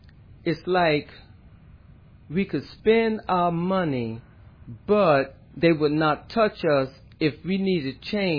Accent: South Carolina, United States; Well, Pastor Jerry, I grew up in Marion County, South Carolina, in the 50s, and that was totally segregated.

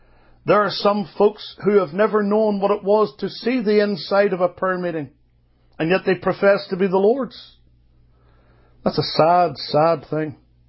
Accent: Northern Ireland, United Kingdom; Now, I grew up in Northern Ireland

